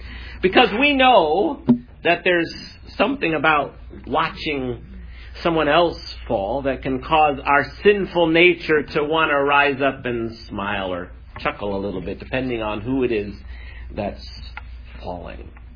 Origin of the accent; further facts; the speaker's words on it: Iowa, United States; also born or lived in Michigan; now in Florida, United States; as I've slipped on snow and ice many times up in Iowa where I grew up and in Michigan where we lived for 15 years.